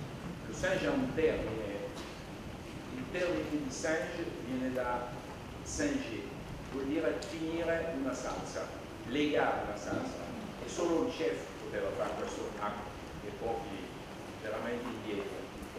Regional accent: Cancale, Brittany, France; Italian is a second language; Ho detto, arrivo da Cancale

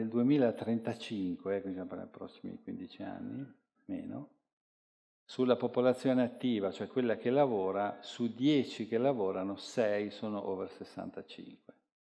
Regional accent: Palermo, Sicily, Italy; Sicilia è un posto meraviglioso, io sono palermitano.

